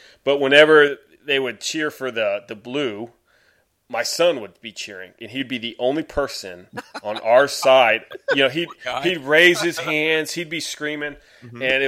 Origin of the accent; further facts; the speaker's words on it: Texas, United States; Cause, we're from Texas.